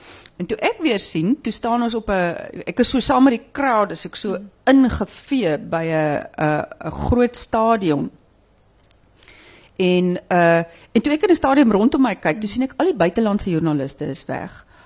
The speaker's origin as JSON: {"language": "Afrikaans", "town": "Stellenbosch", "region": "Western Cape", "country": "South Africa", "said": "as ek mense raakloop op ander plekke of nuwe mense of vreemde mense en hulle hoor ek kom van Stellenbosch af"}